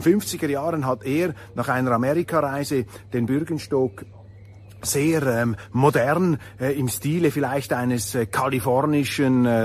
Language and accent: German; Switzerland; da habe ich überhaupt kein Problem als Schweizer